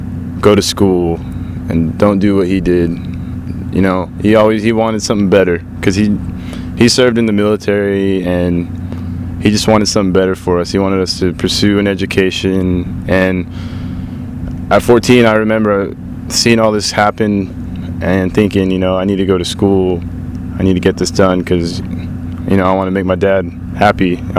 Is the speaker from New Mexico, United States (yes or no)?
yes; Carlsbad, New Mexico, United States; I grew up in Carlsbad, New Mexico.